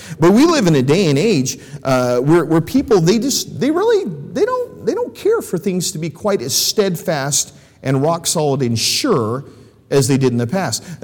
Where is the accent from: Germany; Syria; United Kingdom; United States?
United States; I must stand for those things because I'm an American.